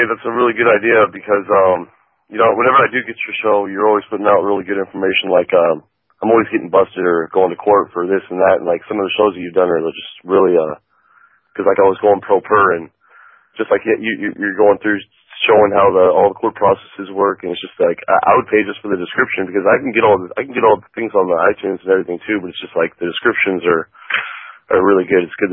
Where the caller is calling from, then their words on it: Los Angeles, California, United States; Yeah, it's California. I'm in L.A.